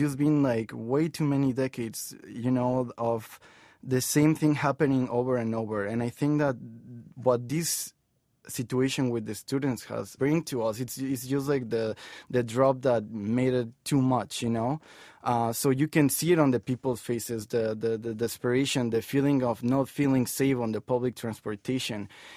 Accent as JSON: {"language": "English", "country": "Mexico", "said": "I was born in Mexico and because I am Mexican."}